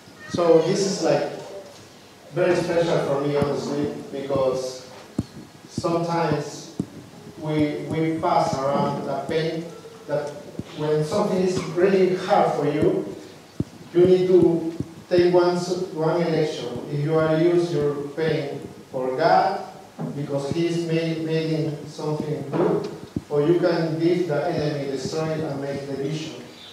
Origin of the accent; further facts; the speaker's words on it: Peru; English is a second language; we are coming from Peru. If you don't know where is Peru, it's next to Brazil